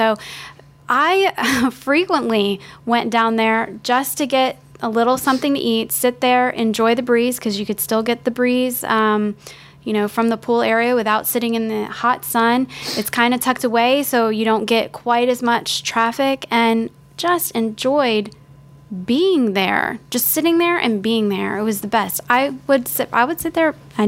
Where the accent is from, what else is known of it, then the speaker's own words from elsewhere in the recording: Miami Springs, Florida, United States; This makes me remember Miami Springs, growing up in Miami Springs in the 70s with my grandparents.